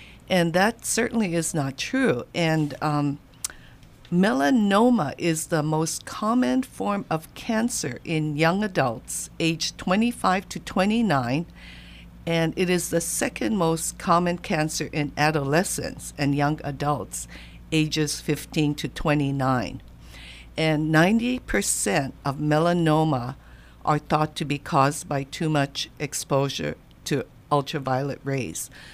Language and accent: English; Hawaii, United States; And living, growing up in Hawaii, you know, I never put sunscreen as a child, and my parents never did.